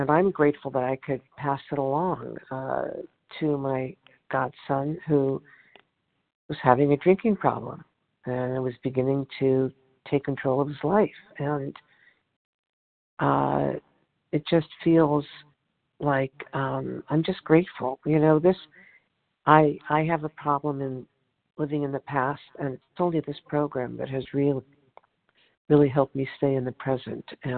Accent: Los Angeles, California, United States; in reading this and hearing everybody share, I'm from Los Angeles, California

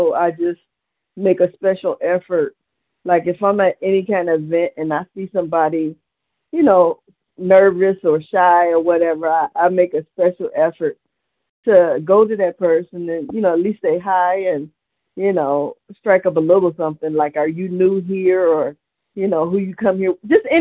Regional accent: Cleveland, Ohio, United States; I'm from Cleveland, Ohio.

